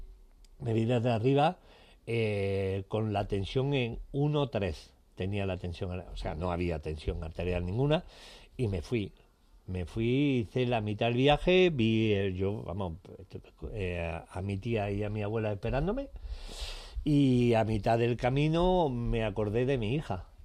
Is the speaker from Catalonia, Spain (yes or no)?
no; Andalusia, Spain; vienen las elecciones en mi tierra, en Andalucía.